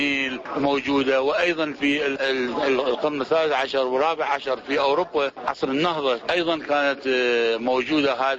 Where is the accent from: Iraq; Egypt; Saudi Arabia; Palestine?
Iraq; Baghdad, Baghdad Governorate; أنا ابن بغداد وابن منطقة شعبية ولدت في باب الشيخ، فأحب المناطق الشعبية